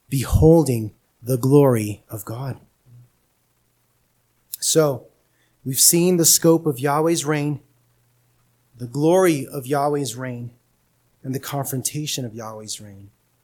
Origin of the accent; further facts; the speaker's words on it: Lynwood, California, United States; Because you see, I grew up in Linwood, California. Now, if you're not familiar with Linwood, California, this is right next to Compton.